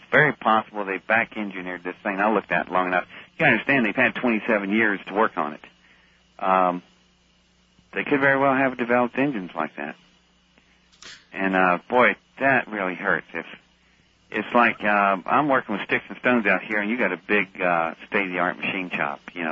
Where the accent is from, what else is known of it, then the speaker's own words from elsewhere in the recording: West Virginia, United States; born there; I was born in West Virginia. I'm a hillbilly, for God's sake.